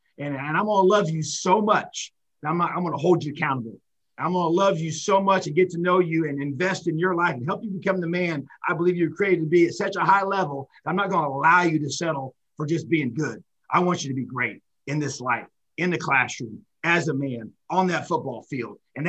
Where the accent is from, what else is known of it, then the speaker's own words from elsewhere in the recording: Indiana, United States; So to be able to be in this position as leading this program in my home state is pretty, pretty special.